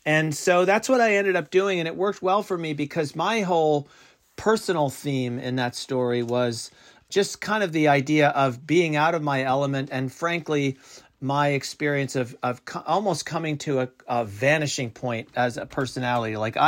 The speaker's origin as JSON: {"language": "English", "town": "Buckland", "region": "Massachusetts", "country": "United States", "said": "from Buckland, and this is my story out of my element."}